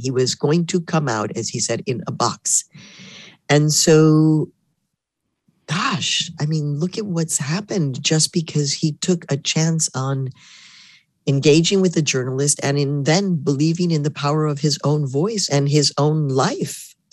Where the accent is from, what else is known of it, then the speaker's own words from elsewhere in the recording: Midwest, United States; now in New York, United States; because you know I live in New York, proud Midwesterner, love my Midwest, love Chicago, but I'm a New Yorker and I live in Harlem.